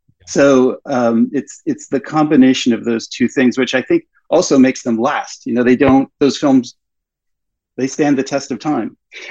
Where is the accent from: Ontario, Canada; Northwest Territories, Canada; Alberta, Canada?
Ontario, Canada; Toronto; the apartment building I grew up in Toronto.